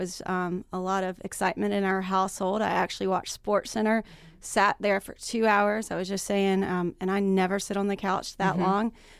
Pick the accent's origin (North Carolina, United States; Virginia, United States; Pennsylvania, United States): North Carolina, United States; Durham; growing up, because I'm originally from Durham